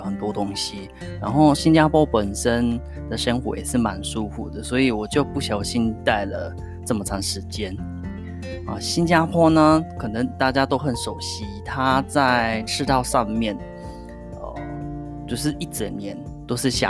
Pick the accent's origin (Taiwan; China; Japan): Japan; first language Japanese; Chinese is a second language; now in Singapore; 我个人是我是会一些中文跟英文，然后日文是我的母语嘛，所以三个语言都可以用